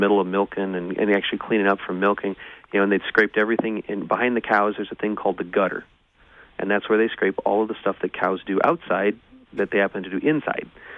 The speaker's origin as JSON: {"language": "English", "town": "Edwardsville", "region": "Illinois", "country": "United States", "tie": "born or raised there", "said": "I grew up in Edwardsville, Illinois, so I'm a city kid. Okay, I got my milk from the store"}